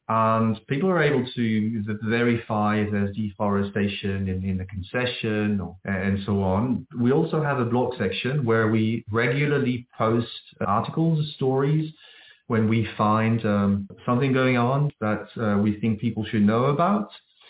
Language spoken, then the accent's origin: English; France; also born or lived in Indonesia; So I came back to my home country in France and I set up the company, The Tree Map, in a bit of a rush.